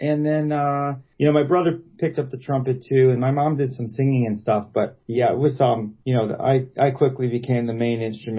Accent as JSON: {"language": "English", "town": "Pittsburgh", "region": "Pennsylvania", "country": "United States", "also_born_or_lived": "Boston / Portland / Denver", "moved": "as an adult", "lives_now": "Chicago, United States", "said": "Yeah, well, I've been here like 20 years with my wife, but we're both from Pittsburgh originally. You know, we've rambled around, you know, Boston and Portland, Oregon, and Denver and stuff."}